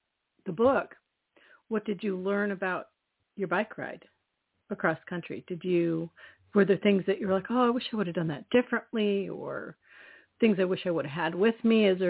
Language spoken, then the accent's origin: English; Iowa, United States; because I'm from the Midwest, it's pretty, things that you're mentioning, it's like standard Midwest stuff. I'm from Iowa